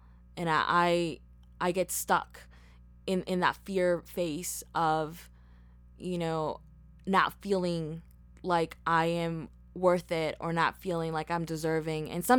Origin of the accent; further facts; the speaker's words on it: Mexico; They know that I'm from Mexico, but they don't know the reality of, like, what I've had